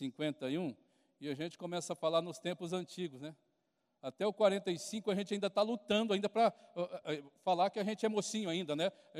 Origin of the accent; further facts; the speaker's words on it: Monte Aprazível, São Paulo, Brazil; Mas eu sou de Monte Aprazível, né? Morei 30 anos em Monte Aprazível e tal.